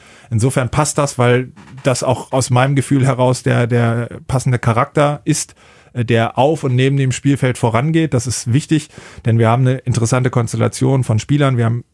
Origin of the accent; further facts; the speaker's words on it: Kiel, Schleswig-Holstein, Germany; Ja, ich komme aus Schleswig-Holstein, Kiel.